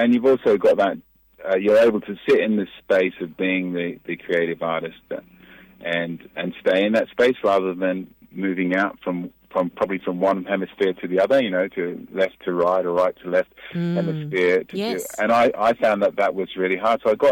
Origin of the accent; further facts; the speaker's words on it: England, United Kingdom; also born or lived in Gibraltar; now in Australia; I've got Jamaican parents. I was raised in England. I was born in Gibraltar, which is just off the coast of Spain, the Rock of Gibraltar. And I'm married to an Australian now and been living in Australia for, the last 20 years.